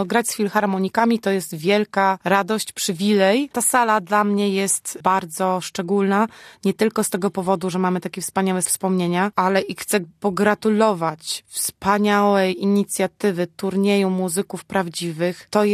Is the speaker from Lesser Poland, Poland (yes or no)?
no; Poznań, Greater Poland Voivodeship, Poland; jestem poznanianką